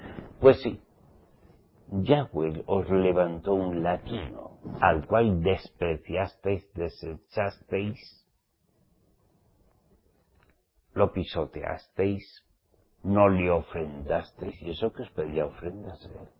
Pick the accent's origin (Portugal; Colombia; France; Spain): Spain; born there; Yo nací en España.